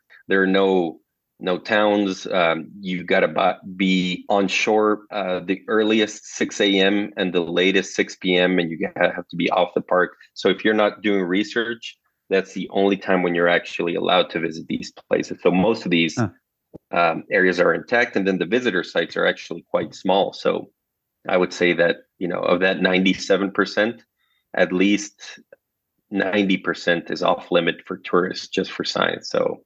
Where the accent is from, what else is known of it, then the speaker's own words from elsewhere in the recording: Quito, Pichincha, Ecuador; also born or lived in Puerto Ayora; I'm from from Quito, Ecuador, the capital of Ecuador.